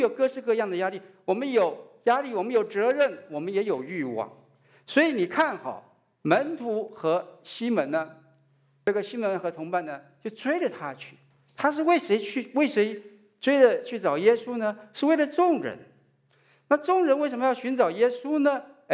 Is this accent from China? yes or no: no; Taiwan; 我是从台湾来的